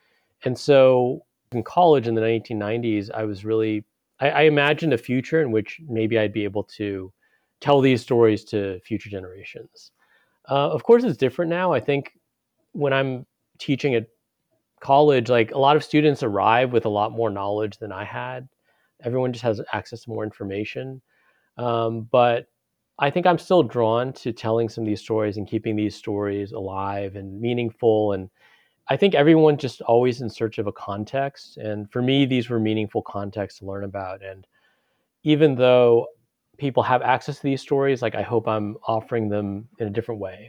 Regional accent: California, United States; also born or lived in Urbana-Champaign, United States; Because I was born there, but I grew up in California. I have no memories at all of Illinois.

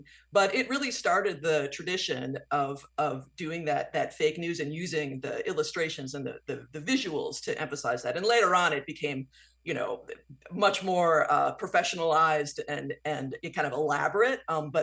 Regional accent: Spring Green, Wisconsin, United States; And I grew up in Spring Green, Wisconsin, and we had a great local paper.

